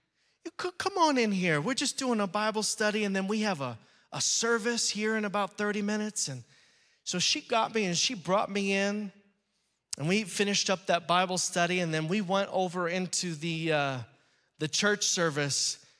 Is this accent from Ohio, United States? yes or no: no; Texas, United States; That I was from Texas. They gave me sweaters and gloves and stuff like that to get ready for the Pennsylvania winter.